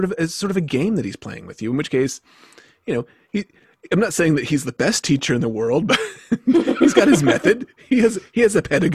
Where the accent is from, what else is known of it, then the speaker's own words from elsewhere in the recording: the South, United States; Well, so I grew up in the South. So a lot of my framework for folk magic is the South. But I currently live in what would be called kind of Pennsylvania Dutch or Pennsylvania German country.